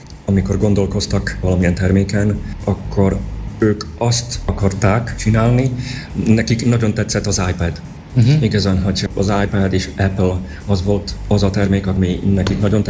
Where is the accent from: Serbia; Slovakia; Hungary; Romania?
Slovakia; Košice, Košice Region; born there; Hungarian is a second language; Én eredeti Szlovákiában vagyok, Kassán születtem, és annak köszönhetően még értem egészen jól magyarul, de már kifejezni magam egy picit nehezebb